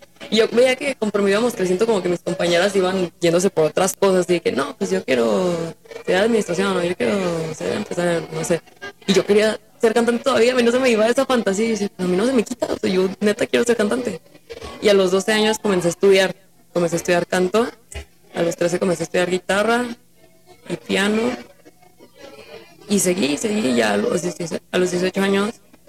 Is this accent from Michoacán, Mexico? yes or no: no; Guadalajara, Jalisco, Mexico; De acá, de Guanatos.